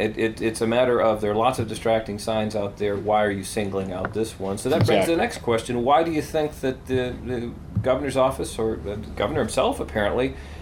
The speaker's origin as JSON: {"language": "English", "town": "Detroit", "region": "Michigan", "country": "United States", "tie": "born or raised there", "said": "Years ago in Detroit, my hometown, on the highway, I-94 leading from the highway, there was this huge billboard"}